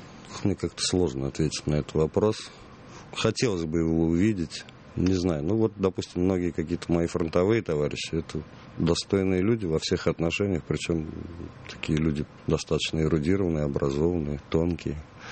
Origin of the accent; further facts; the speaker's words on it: Kazan, Tatarstan, Russia; now in Moscow, Russia; я вырос в Казани, в Москву я переехал лет 15 тому назад.